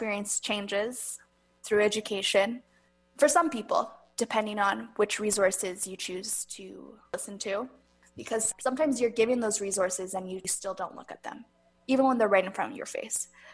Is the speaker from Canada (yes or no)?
yes; Canada; I'm so proud to be Canadian.